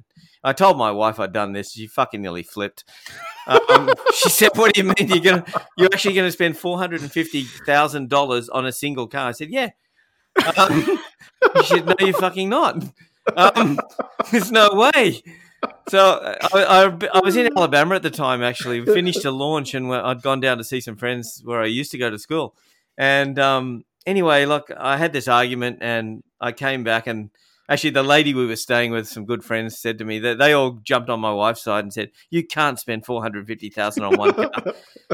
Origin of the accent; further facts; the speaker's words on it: Australia; I had the little Aussie flag on the side of the – on the back window, so people might recognize me as an Aussie tennis player.